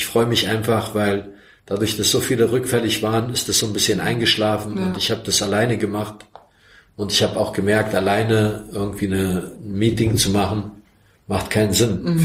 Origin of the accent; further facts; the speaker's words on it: Montenegro; in ein paar anderen Städten in meiner Heimat in Montenegro